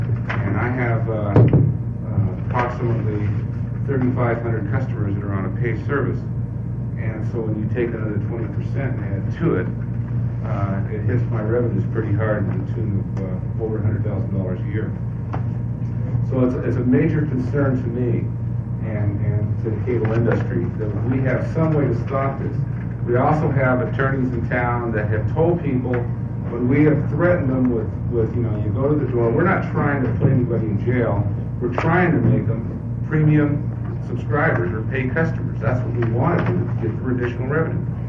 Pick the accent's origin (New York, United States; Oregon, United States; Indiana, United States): Oregon, United States; Astoria; I'm from Astoria, Oregon.